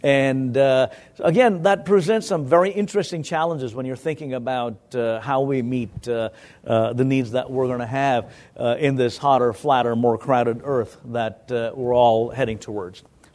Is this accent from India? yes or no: yes; India; now in United States; I was born and raised in India as a rice eater